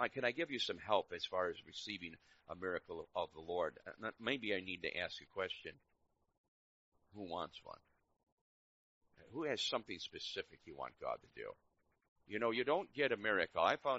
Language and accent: English; New York, United States; I was raised in New York. I'm rude, and I don't even know it.